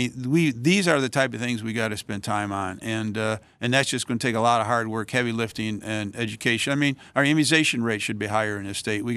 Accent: United States; And I said yes, because as an American, and I enjoy overseas work, and it seemed like a great opportunity.

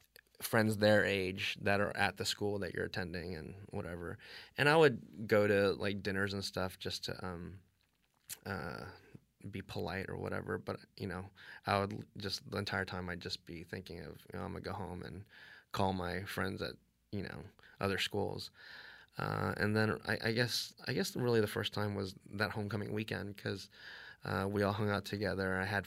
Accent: Houston, Texas, United States; I grew up in Houston. I was born and raised in Houston. I was used to, you know, living in a city that had all these things to do.

